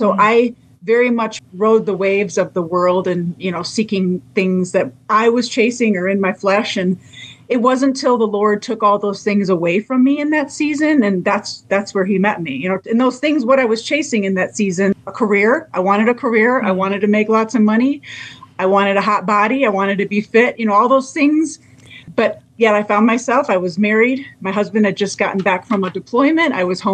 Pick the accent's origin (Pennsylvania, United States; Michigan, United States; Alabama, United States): Michigan, United States; Detroit; I was raised in Michigan, Detroit area. That is a vibe. I love Michigan summers, but currently living here in Northern Nevada